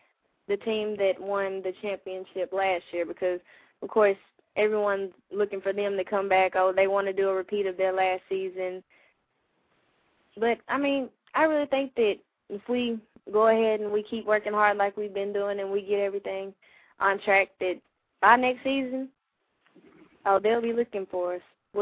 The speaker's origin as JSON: {"language": "English", "town": "Marshall", "region": "Texas", "country": "United States", "tie": "born or raised there", "also_born_or_lived": "Texarkana", "said": "I'm number 5, and I play wide receiver. I grew up in Texarkana, moved to Marshall when I was pretty little. And, I mean, I've been living here."}